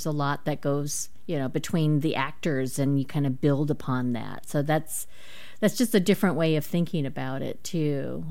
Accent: Junction City, Oregon, United States; because I'm mixed race as well, and I grew up in Junction City, Oregon, you know, and so you probably know where that is outside of Eugene

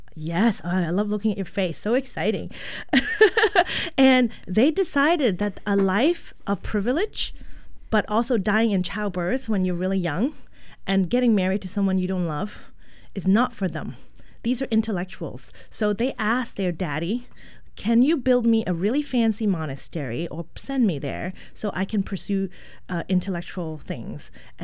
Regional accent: England, United Kingdom; now in United States; I was told before I came here from England that America is, you know, wealthy

